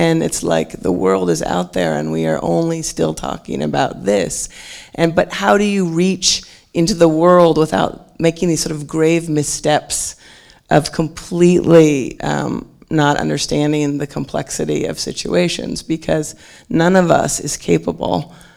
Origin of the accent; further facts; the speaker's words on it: Seattle, Washington, United States; You know, I am originally from Seattle, and when I was born, I was very aware of the different Native American tribes in Seattle